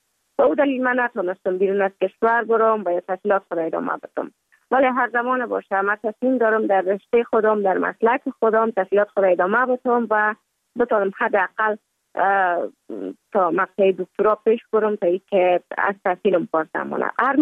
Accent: Kabul, Afghanistan; also born or lived in Mazar-i-Sharif; بعد از تولد من تا 5 سالگی ما در مزار بودیم، بعد نقل کابل شدیم چون به اساس کاربار که پدر جانم داشت ما در کابل زندگی نکردیم و من مکتب در اونجا خواندم. دوره طفولیت ما در کابل سپری کردیم

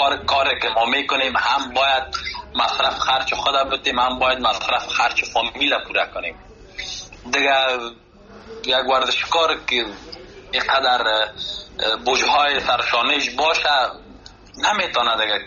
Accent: Afghanistan; چون خودم از افغانستان آمدم

